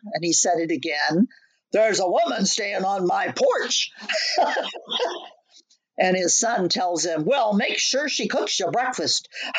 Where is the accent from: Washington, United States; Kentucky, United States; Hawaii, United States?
Washington, United States; Well, I'm from Western Washington. I'm acquainted with rain.